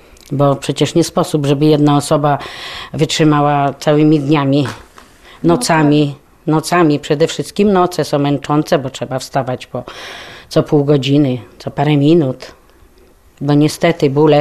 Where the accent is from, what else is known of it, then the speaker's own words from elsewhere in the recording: Bychawa, Lublin Voivodeship, Poland; jestem z Bychawy. Dojeżdżam tutaj do niej, żeby jej pomóc.